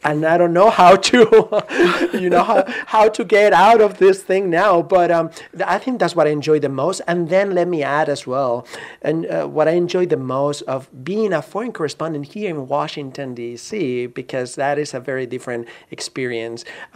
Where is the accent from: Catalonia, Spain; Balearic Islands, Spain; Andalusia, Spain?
Catalonia, Spain; Barcelona; I'm originally from Barcelona, Spain.